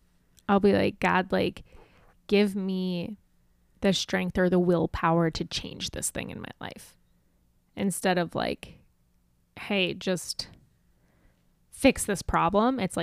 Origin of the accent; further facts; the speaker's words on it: Nebraska, United States; so growing up in Nebraska, we always had Thanksgiving with my dad's side.